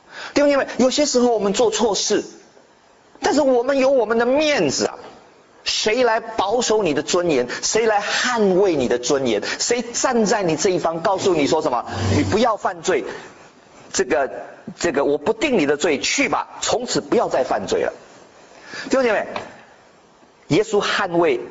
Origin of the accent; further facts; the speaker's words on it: Taiwan; 我是从台湾来的，在小孩子在国内啊，在台湾的时候